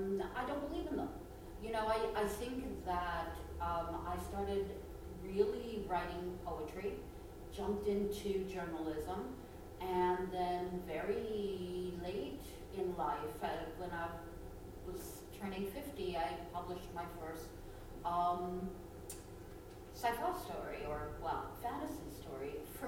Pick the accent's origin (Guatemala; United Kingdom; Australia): Guatemala; Yeah, well, I grew up in Guatemala, and I grew up reading Tolkien and C.S. Lewis at the same time as I was reading Miguel Ángel Asturias and Ernesto Sabato